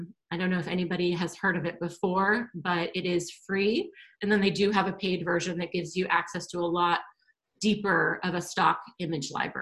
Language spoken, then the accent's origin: English; Boston, Massachusetts, United States; now in San Francisco, United States; And as Kevin said, I'm originally from Boston.